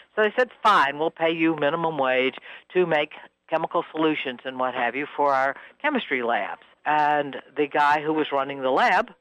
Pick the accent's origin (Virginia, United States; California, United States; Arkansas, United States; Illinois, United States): Virginia, United States; Roanoke; now in Highlands, United States; I grew up in Roanoke, Virginia, so the weather and the climate is exactly the same.